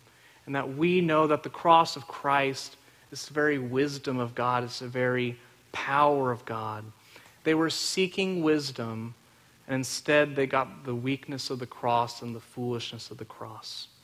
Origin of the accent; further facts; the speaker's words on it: Friendswood, Texas, United States; Some of you may know that I grew up in Friendswood. And for those of you who don't know Friendswood, it's about 10, 15 minutes away from NASA.